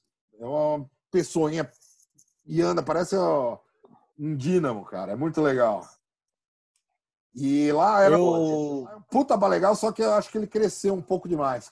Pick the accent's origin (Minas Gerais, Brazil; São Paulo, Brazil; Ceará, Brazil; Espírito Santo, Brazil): São Paulo, Brazil; porque é o bar da minha vizinhança onde eu fui criado em São Paulo, cara. No Cambuci.